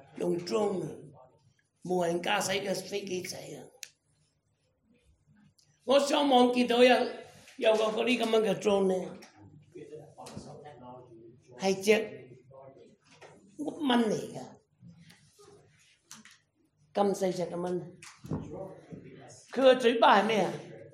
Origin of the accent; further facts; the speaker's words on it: Guangdong, China; 山埃，我哋廣東人叫香港人叫山埃嘛